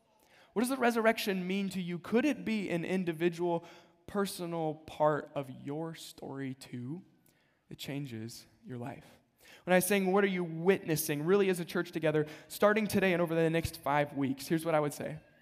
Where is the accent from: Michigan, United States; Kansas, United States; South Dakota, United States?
Kansas, United States; I'm from Kansas. Kansas City is my team. Not a bandwagon. Grew up in Kansas.